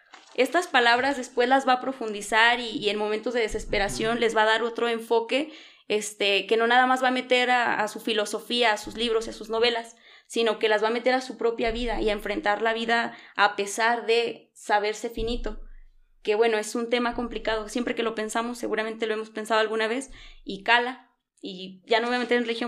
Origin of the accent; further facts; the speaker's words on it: Monterrey, Nuevo León, Mexico; porque yo soy regia